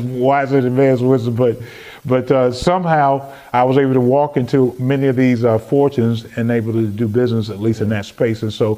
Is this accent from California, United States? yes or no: no; Chicago, Illinois, United States; growing up in Chicago, like the back of my hand.